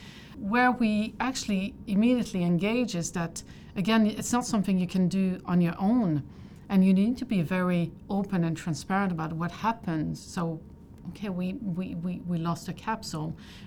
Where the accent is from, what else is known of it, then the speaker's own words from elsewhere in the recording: Canada; I'm Canadian. I'm from a mixed background as well, indigenous background.